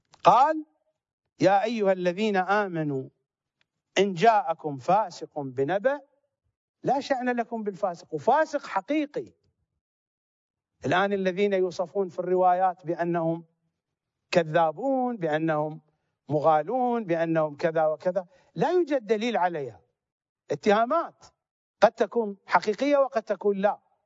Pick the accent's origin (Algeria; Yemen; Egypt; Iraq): Iraq; وهذه قضية معروفة في النجف في الوسط الشيعي عندنا في العراق